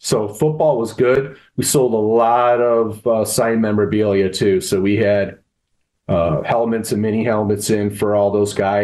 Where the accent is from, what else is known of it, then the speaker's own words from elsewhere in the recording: Detroit, Michigan, United States; I grew up in the Detroit area and was at that Dallas Cowboys playoff game in, you know, January of 92.